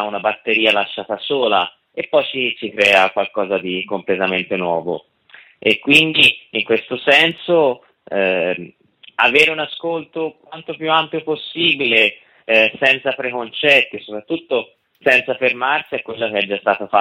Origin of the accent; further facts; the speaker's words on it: Tuscany, Italy; Io sono toscano, parlo della provincia di Firenze